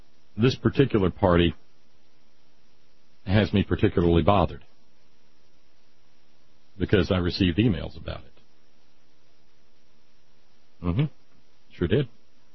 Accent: Appalachia, United States; I'm an Appalachian and I got a voice and I'm using it right now and I'm calling them out.

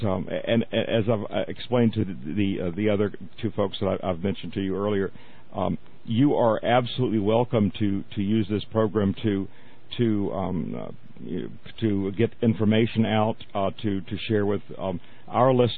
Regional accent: the South, United States; Growing up in the South, there are of course Catholics here

